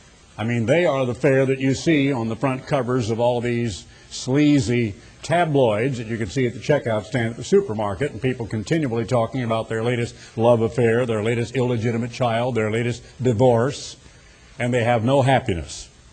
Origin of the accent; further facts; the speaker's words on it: United States; I am an American. I'm a Christian first, a new creature in Christ first, and God's son and God's child first, but I'm also an American.